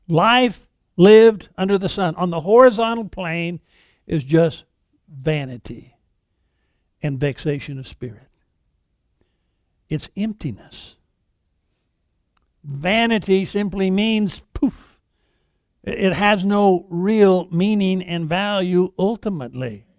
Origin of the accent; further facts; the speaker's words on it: Colorado, United States; when I say I'm from Colorado, I'm always ready to duck